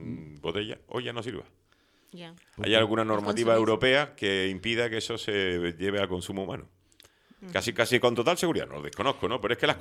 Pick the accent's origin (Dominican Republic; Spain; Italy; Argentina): Spain; Seville, Andalusia; Ciudad grande, ¿eh? Yo me crié en Sevilla.